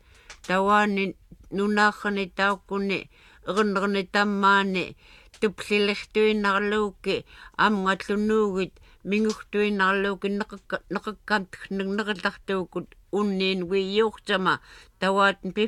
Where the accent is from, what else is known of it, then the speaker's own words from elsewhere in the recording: Unalakleet, Alaska, United States; born there; I was born in Unalakleet in 1893.